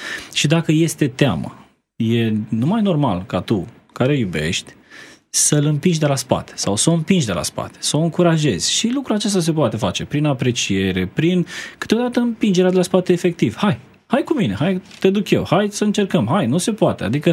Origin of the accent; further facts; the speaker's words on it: Brăila, Brăila County, Romania; eu sunt din Brăila. La noi, la Brăila, supele, în genere, se dau la cei bolnavi.